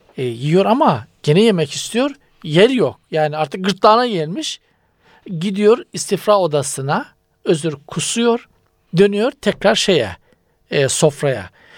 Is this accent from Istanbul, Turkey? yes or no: no; Trabzon, Turkey; Bizim köy Trabzon'un zirve dağları. Daha yukarıda dağ yok yani.